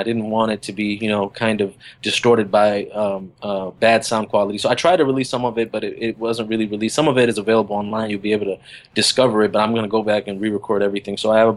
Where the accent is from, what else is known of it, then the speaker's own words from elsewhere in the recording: Somerset, Kentucky, United States; also born or lived in Chicago, United States; I was born in Chicago, and then I grew up and was raised from 6 to 17 in Kentucky, a small town, Somerset, Kentucky.